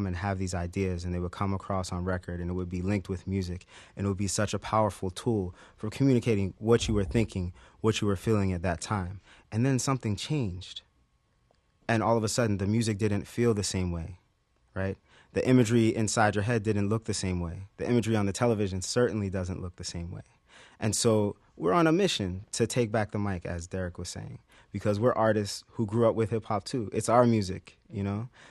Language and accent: English; Philadelphia, Pennsylvania, United States; You know, I grew up in Philadelphia and always lots and lots of music around me.